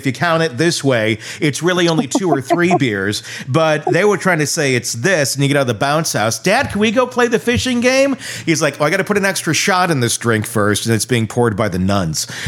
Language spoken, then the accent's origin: English; Wisconsin, United States; I grew up in Wisconsin, which is like the most alcoholic state in the country.